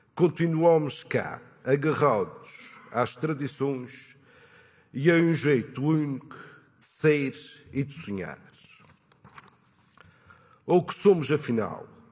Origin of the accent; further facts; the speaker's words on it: Azores, Portugal; Por isso é que sou das Ilhas de Bruma, onde as gaivotas vão beijar a terra.